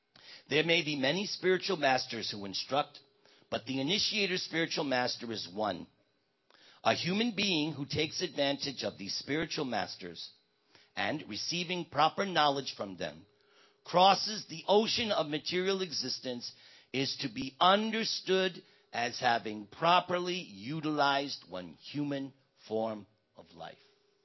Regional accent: New York, United States; as we say in New York, I'm from New York

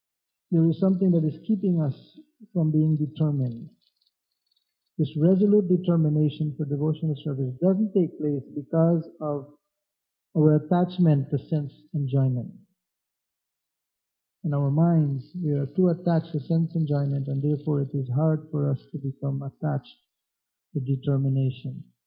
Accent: Guyana; born there; I was born in Guyana, it's a tropical country, it's always hot. It doesn't get below 70 degrees.

